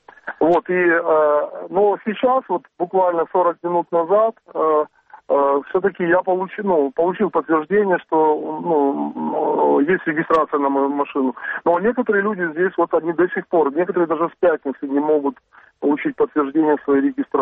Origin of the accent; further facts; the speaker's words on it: Yevpatoria, Crimea, Ukraine; я из Евпатории.